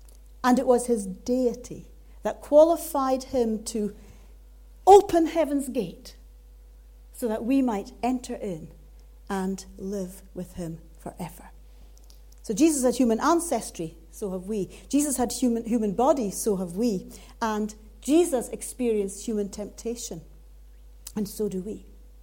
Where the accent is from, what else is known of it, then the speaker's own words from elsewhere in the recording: Scotland, United Kingdom; accent: Scottish; So although I have a Scottish accent, I really am a local.